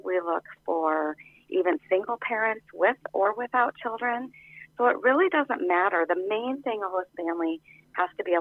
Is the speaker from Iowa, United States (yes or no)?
yes; Atlantic, Iowa, United States; I was born and raised in Atlantic, Iowa, and graduated in 1984.